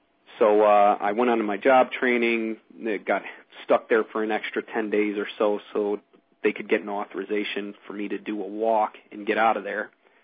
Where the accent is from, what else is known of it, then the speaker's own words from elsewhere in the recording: Chicago, Illinois, United States; also born or lived in Wisconsin; I grew up in the Chicago area. My parents split when I was around 10, and my mother remarried almost immediately. Moved us up to Wisconsin